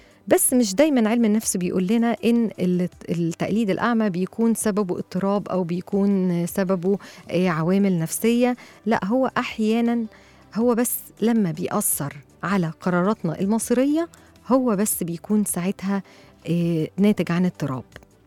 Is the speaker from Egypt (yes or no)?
yes; Egypt; وهي الأكلات في المواسم الكتير جدا اللي عندنا احنا كشعب مصري